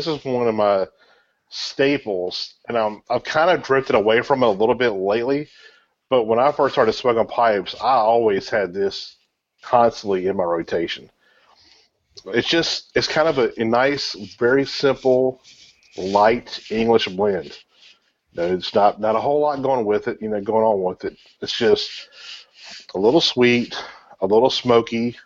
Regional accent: the South, United States; And I'm like you, I'm a Southerner, so sweet tea is usually my go-to

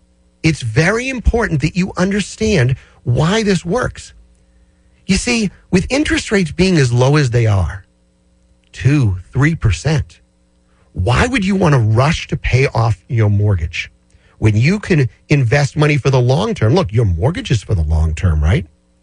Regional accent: Peabody, Massachusetts, United States; I've grown up here. I've lived in Peabody. I was born in Peabody, lived here since 1966.

